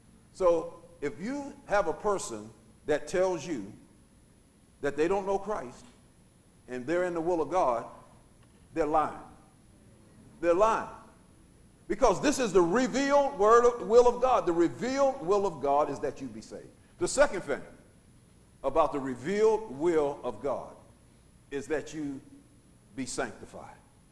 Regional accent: Braddock, Pennsylvania, United States; I remember growing up in Braddock on 6th Street.

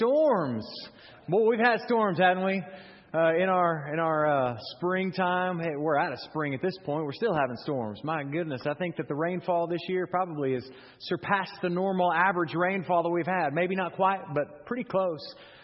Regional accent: Oklahoma City, Oklahoma, United States; Growing up in Oklahoma City, there are storms all the time.

